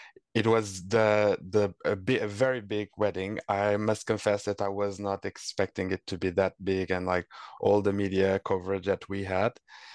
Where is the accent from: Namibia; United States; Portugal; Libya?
Portugal; I'm from Portugal.